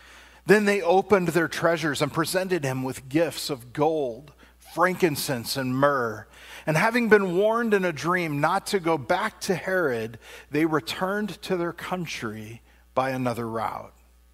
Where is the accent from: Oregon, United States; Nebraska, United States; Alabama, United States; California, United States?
California, United States; Long Beach; Growing up in Long Beach, California, one of the things in the area where I lived is that there was a block where there were about five churches all stacked right next to each other.